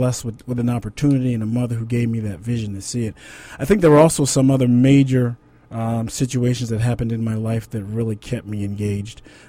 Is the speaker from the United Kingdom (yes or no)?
no; Pennsylvania, United States; I grew up here in the Lehigh Valley. I actually grew up in the old South Terrace projects